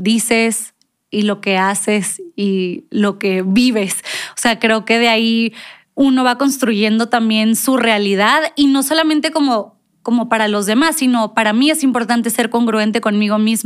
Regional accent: Ciudad Madero, Tamaulipas, Mexico; also born or lived in Monterrey; Yo crecí en el mar de Tampico. Bueno, de Tampico, de Madero. Me van a regañar los de Madero. En mi marecito de Madero.

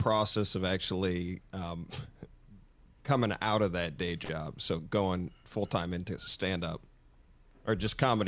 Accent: Minnesota, United States; also born or lived in Vermont; I was living in North Seattle for a period of time, but I grew up in Minnesota and was born in Vermont, so I've been all over the country, actually.

